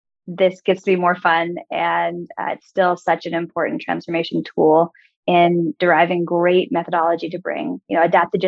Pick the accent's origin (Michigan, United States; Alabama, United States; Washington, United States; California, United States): California, United States; Growing up, I grew up in Northern California on, kind of like a farm. It was 40 acres.